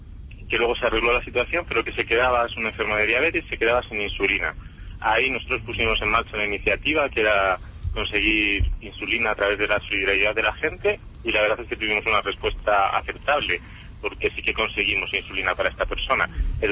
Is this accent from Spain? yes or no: yes; Madrid, Community of Madrid, Spain; me produce tristeza como madrileño.